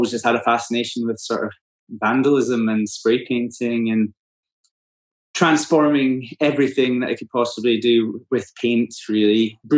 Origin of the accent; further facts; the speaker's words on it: Scotland, United Kingdom; I'm a Scottish artist doing a little bit of everything.